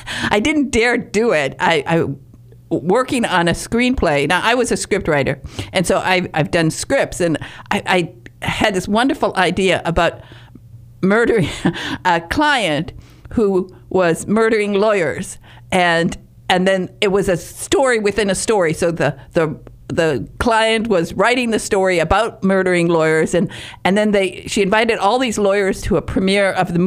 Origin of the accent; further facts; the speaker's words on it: Michigan, United States; I'm from the Northern Peninsula of Michigan. We're called Youpers, and there aren't that many people up there.